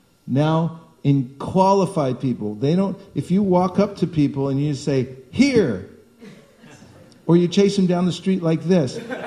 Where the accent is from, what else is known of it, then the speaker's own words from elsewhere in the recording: California, United States; I said, I'm from California.